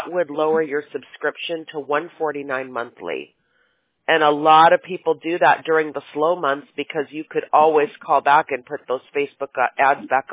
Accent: Chicago, Illinois, United States; I grew up in Chicago

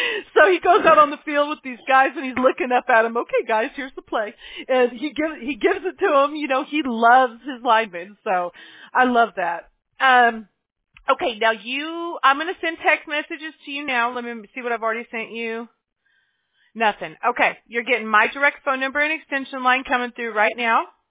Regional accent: Mobile, Alabama, United States; born there; I was born in Mobile, Alabama.

